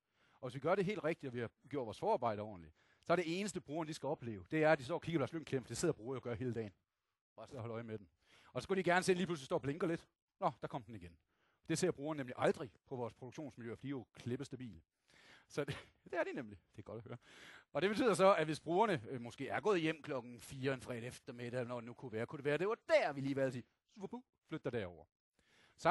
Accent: Jutland, Denmark; Jeg er fra Jylland

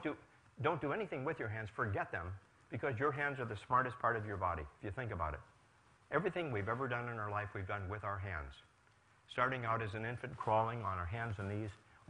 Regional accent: Detroit, Michigan, United States; I have a brother in Detroit, Michigan, my hometown, who's a portrait photographer.

